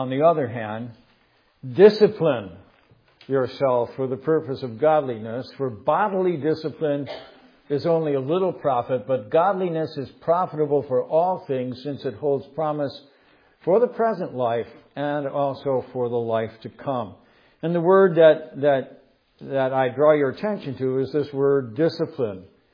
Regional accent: United States; And of course, we being Americans, we have a tradition too.

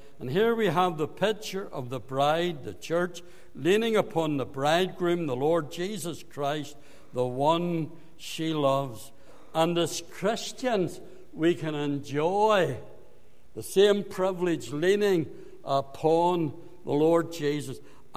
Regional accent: Northern Ireland, United Kingdom; I says, I'm from Ulster. I had to get the Ulster in, you know. I'm from Ulster.

